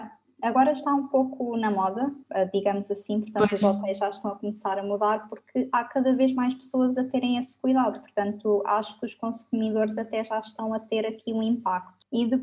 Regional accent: Lisbon, Portugal; tenho 26 anos, eu sou de Lisboa.

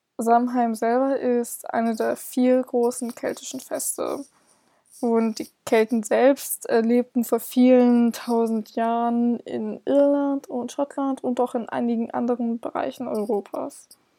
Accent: Northern Germany, Germany; Ich komme ja selber aus Norddeutschland

